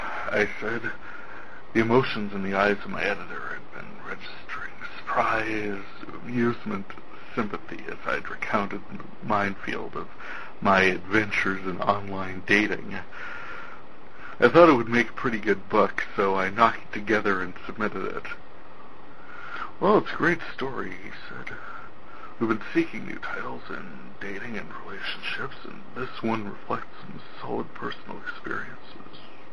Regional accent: North Dakota, United States; I am from North Dakota

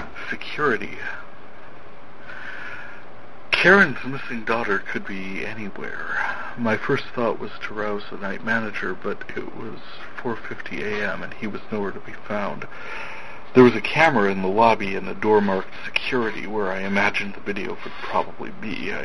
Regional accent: North Dakota, United States; I am from North Dakota

